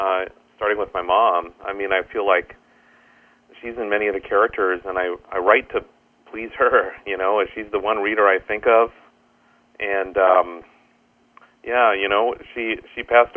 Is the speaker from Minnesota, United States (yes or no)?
yes; Minnesota, United States; This is the era of, in my home state of Minnesota, Hams, Schmidt, Grain Belt, you know, when they were the primary local beers